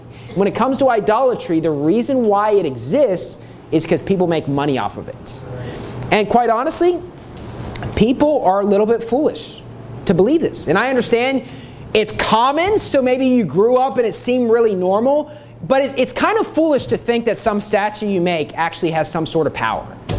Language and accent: English; United States; now in Philippines; Because when you read the Bible, it almost seems bizarre growing up in America as they're talking about all these idols and these fish gods and everything